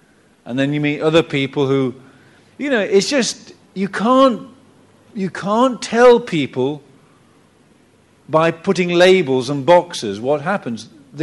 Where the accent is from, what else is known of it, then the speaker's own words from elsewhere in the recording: England, United Kingdom; I'm British, you see.